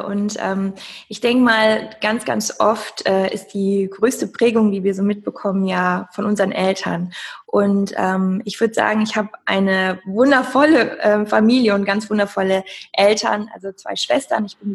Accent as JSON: {"language": "German", "town": "Cologne", "region": "North Rhine-Westphalia", "country": "Germany", "said": "ich komme aus Köln"}